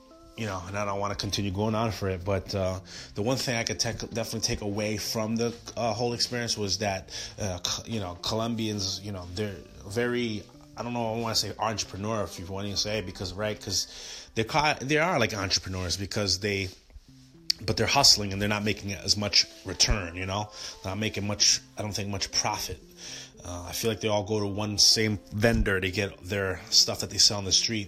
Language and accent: English; Dominican Republic; I'm Dominican and my mom's from Sudan.